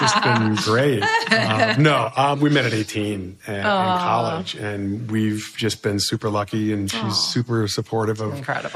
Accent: Chicago, Illinois, United States; it's like I'm from Chicago, so it was like being the quarterback for the Bears for a week.

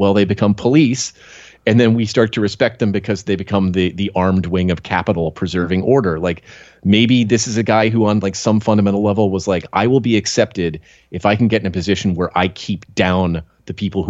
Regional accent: California, United States; Yeah, I grew up in the Bay Area, and I went to multiple different school districts because my parents kept moving a lot.

